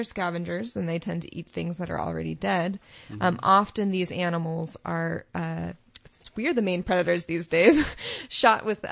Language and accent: English; Santa Cruz, California, United States; I grew up in Santa Cruz, California.